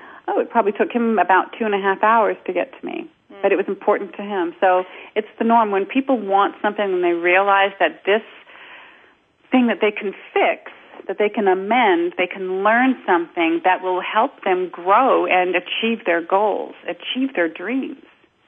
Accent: East of England, United Kingdom; So I talk like this originally. So that was it. And so where I was from, it's called Essex, the county of Essex.

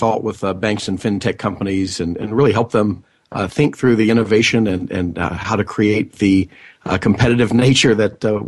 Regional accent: Seattle, Washington, United States; It's here in my hometown of Seattle on March 3rd through 5th, and we'll be there, and we're excited about it.

